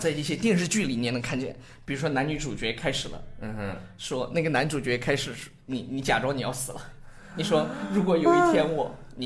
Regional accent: China; 我们中国人可能就是这样着急嘛

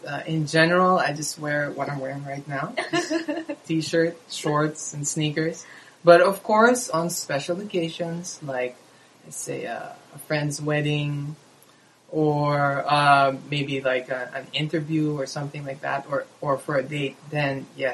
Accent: Philippines; English is a second language; from the Philippines.

